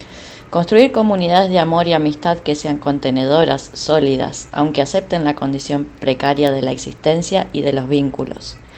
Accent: Rosario, Santa Fe, Argentina; soy de Rosario, Argentina.

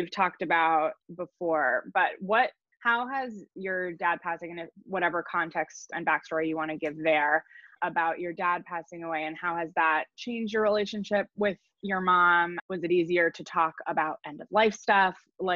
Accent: Connecticut, United States; I grew up in Connecticut, so like an hour outside the city.

